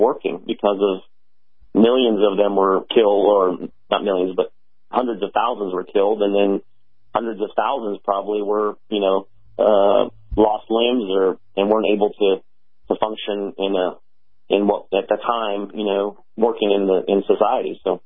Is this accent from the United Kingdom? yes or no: no; Brazil; English is a second language; now in United States; I'm from originally from Brazil. I got the back of the line and became a U.S. citizen